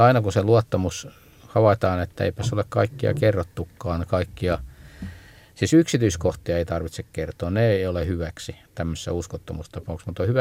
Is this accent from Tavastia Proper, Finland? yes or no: yes; Forssa, Tavastia Proper, Finland; now in Helsinki, Finland; mä niin kun jo pienestä pojasta alkaen luin Raamattua. Olen lukenut jo muutaman kerran kannesta kanteen ennen kuin muutin tuolta Forssasta Helsinkiin.